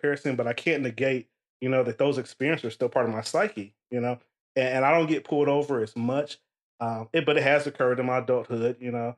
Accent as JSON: {"language": "English", "region": "Ohio", "country": "United States", "tie": "born or raised there", "said": "I'm from Ohio. I grew up in the inner city, you know"}